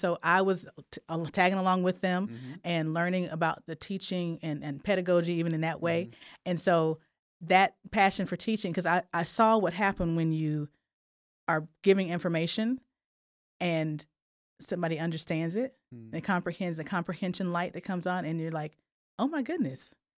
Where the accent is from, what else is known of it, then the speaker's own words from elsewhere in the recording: Atlanta, Georgia, United States; Atlanta is full of wonderful culture and history. And so had the opportunity to grow up in that environment